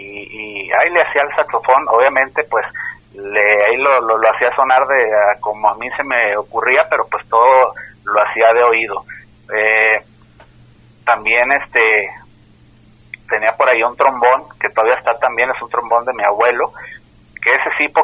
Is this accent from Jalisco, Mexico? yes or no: yes; Colotlán, Jalisco, Mexico; also born or lived in Guadalajara; yo nací acá, y pero crecí también en Colotlán, Jalisco, allá pues prácticamente estudié y todo